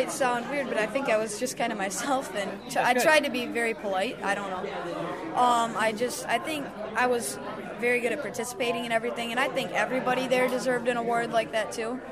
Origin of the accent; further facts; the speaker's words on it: Greenville, United States; Greenville, about 45 miles northeast of here.